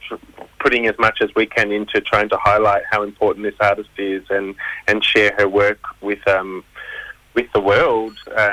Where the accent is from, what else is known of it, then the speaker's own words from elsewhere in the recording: Melbourne, Victoria, Australia; So I come from Melbourne, so I'm living on Wurundjeri Boonwurrung country, but my family's from Western Victoria, with ties into Bass Strait Island. But I've been growing up my whole life in Melbourne.